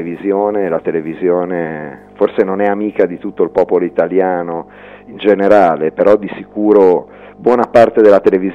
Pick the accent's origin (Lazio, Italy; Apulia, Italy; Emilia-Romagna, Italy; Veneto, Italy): Emilia-Romagna, Italy; Bologna; now in Paris, France; a 20 anni capitava di dire sono di Bologna